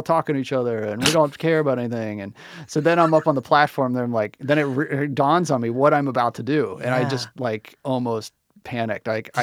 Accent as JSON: {"language": "English", "region": "Ohio", "country": "United States", "said": "I'm from Ohio. We got roller coasters everywhere."}